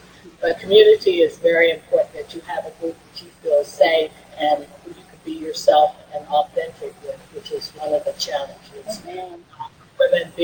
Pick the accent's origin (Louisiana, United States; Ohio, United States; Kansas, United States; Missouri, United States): Kansas, United States; Canton; I was born and raised in Canton, Kansas, in a small township called Quintero, a very tight-knit community where truly the whole village raised you.